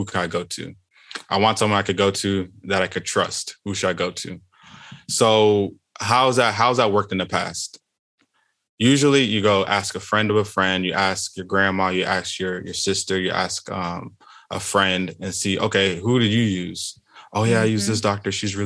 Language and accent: English; Houston, Texas, United States; And now I am going by my Nigerian name. I am from Houston, Texas.